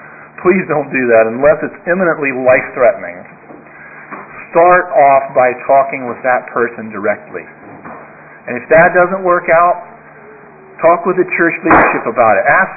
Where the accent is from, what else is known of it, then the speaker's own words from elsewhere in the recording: Birmingham, Alabama, United States; my home church where I grew up in Birmingham